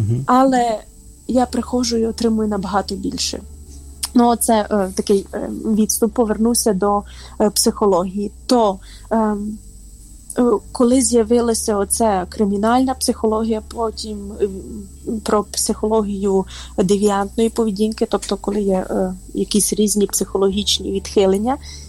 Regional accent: Zakarpattia Oblast, Ukraine; бо знають, що я із Закарпаття.

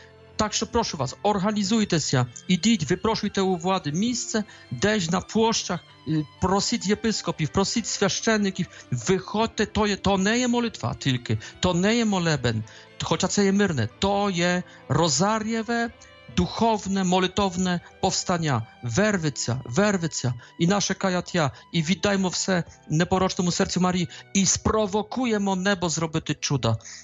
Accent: Poland; Ukrainian is a second language; я, поляк, з хусарських польських військ

